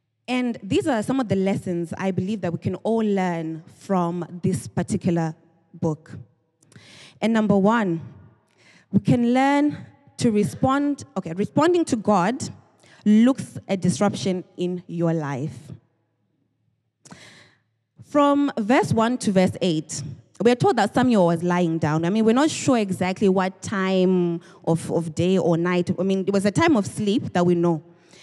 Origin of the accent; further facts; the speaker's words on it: Zimbabwe; first language Shona; English is a second language; When I was growing up, you know, I grew up in Africa. And my language that I grew up talking is called, it's a language called Shona.